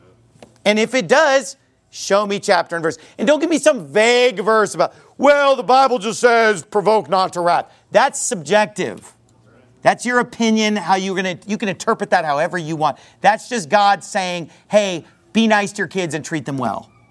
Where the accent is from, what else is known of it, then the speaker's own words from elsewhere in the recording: California, United States; Hang loose, baby. I'm from California, okay?